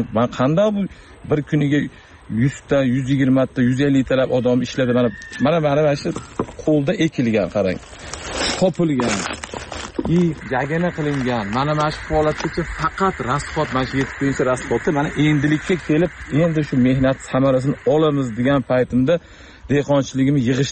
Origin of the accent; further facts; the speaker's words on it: Namangan Region, Uzbekistan; born there; moved away; Men Namangan viloyat tumanida tug'ilganman o'zim. 2019 yildan Qashqadaryo viloyatiga kelib, tadbirkorlik bilan shug'ullanaman, dehqonchilik tadbirkorlik bilan.